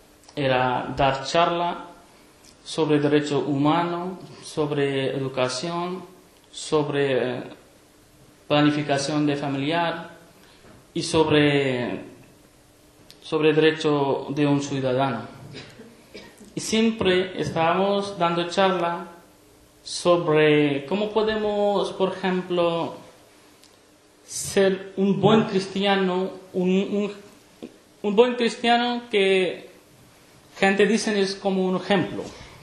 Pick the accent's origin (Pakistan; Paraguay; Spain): Pakistan; Spanish is a second language; de Pakistán. Soy católico. Mi familia y mi abuelo hace 2 siglos que son cristianos católicos.